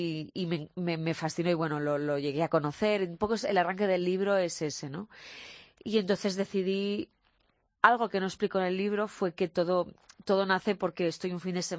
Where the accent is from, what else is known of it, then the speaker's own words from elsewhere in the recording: Barcelona, Catalonia, Spain; now in Madrid, Spain; Me quedé un poco huérfana en Madrid, porque además yo soy de Barcelona.